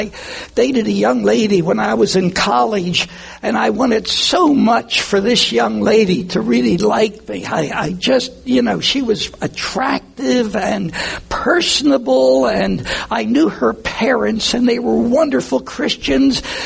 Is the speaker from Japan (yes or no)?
no; Camden, New Jersey, United States; As a little kid growing up in South Camden, any of you know where South Camden? No. Not Delaware. New Jersey. The one across the river from South Philly.